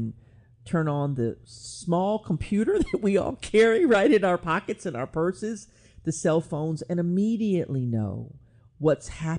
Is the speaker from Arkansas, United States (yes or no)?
yes; Arkansas, United States; I didn't face as a girl growing up in Arkansas in the 1970s